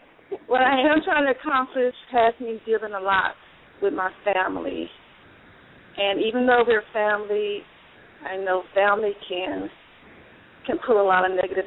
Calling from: Arizona, United States; I'm calling from Arizona.

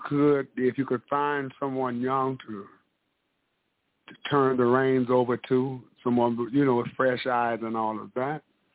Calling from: St. Louis, Missouri, United States; I'm calling from St. Louis, Missouri.

